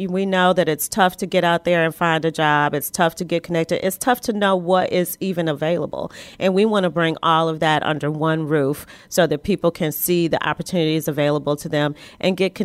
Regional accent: Michigan, United States; now in Atlanta, United States; I am from Michigan originally, but I went to Spelman College and came back here in 1998 to be part of the community here.

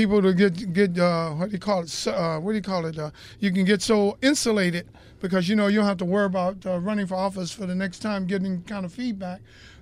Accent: Roxbury, Massachusetts, United States; I'm just from Roxbury, man.

